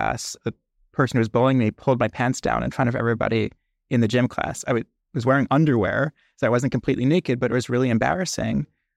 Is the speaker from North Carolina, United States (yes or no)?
no; Staten Island, New York, United States; And I grew up on Staten Island where sports were how people related to one another.